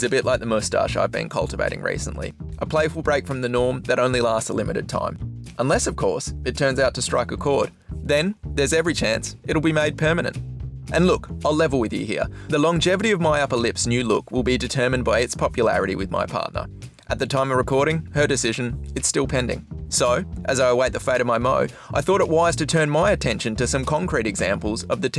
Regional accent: Melbourne, Victoria, Australia; In my home country, Melbourne's M Pavilion is a popular yearly program

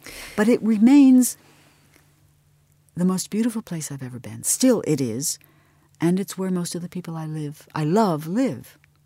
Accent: United States; Because I am an American.

